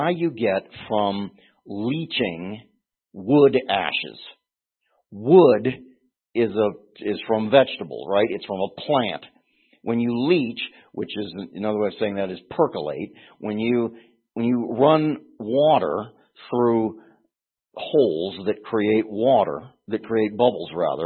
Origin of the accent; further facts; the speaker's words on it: Pennsylvania, United States; from years ago, Western Pennsylvania, growing up in Western Pennsylvania when I was a kid, what people call soda, it was pop.